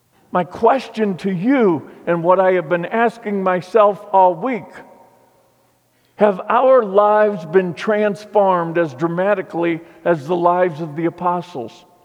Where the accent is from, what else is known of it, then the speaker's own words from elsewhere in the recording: Missouri, United States; I grew up in Missouri, the Show Me State.